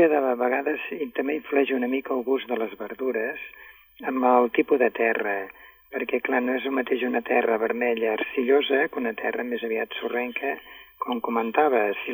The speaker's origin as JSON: {"language": "Catalan", "town": "Canovelles", "region": "Catalonia", "country": "Spain", "lives_now": "Ebro Delta, Spain"}